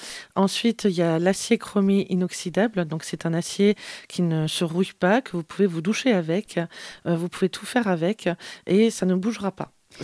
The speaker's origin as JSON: {"language": "French", "region": "Nouvelle-Aquitaine", "country": "France", "tie": "born or raised there", "said": "Et avant, de base, je suis périgourdine."}